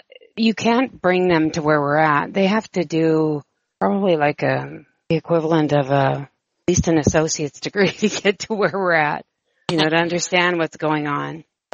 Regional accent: Canada; born there; I was born in Canada, and he was born in the UK.

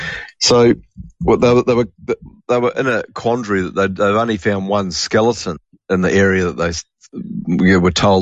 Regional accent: New Zealand; Blood and bone factories, like where I grew up in New Zealand, there was a blood and bone factory, lots of abattoirs, obviously.

